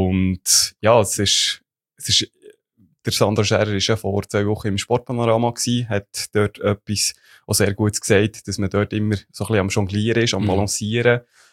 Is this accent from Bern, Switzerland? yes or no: yes; Ittigen, Bern, Switzerland; Ich bin geboren und aufgewachsen eben in Ittigen im Kanton Bern.